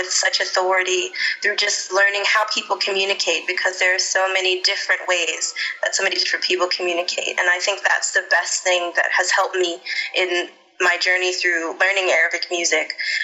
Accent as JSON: {"language": "English", "town": "St. Louis", "region": "Missouri", "country": "United States", "tie": "born or raised there", "said": "So I grew up in St. Louis, Missouri."}